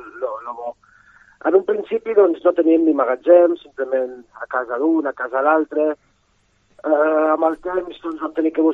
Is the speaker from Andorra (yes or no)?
yes; Andorra; moved away as an adult; now in Barcelona, Spain; Jo sóc andorrà, de fet.